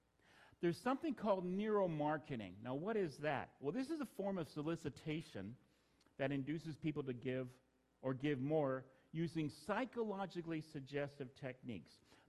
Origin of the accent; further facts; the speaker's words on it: London, Ontario, Canada; I'm from London, Ontario, so it's a university town